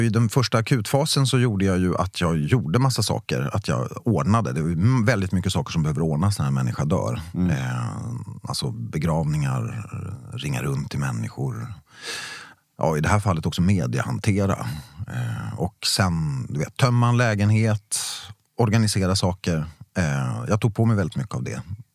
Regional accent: Ängelholm, Skåne, Sweden; Vi är uppvuxna i Ängelholm i Skåne.

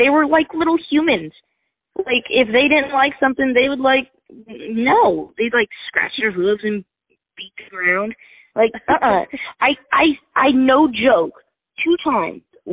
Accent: Nashville, Tennessee, United States; Growing up in Nashville and having parents who are in this industry, you really opened up to a whole wide variety of music and a wide variety of artists.

